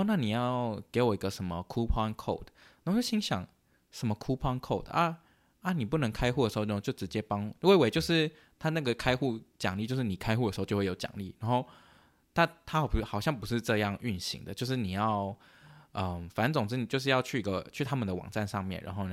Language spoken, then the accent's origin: Chinese; Canada; 可是我也没跟他说我是加拿大人